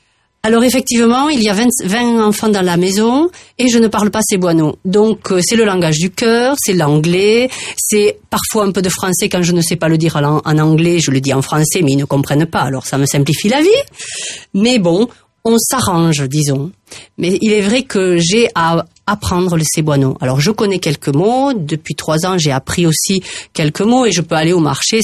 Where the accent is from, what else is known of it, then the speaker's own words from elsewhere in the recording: Flagnac, Occitanie, France; Je suis née en Aveyron, je suis aveyronnaise, de Flagnac.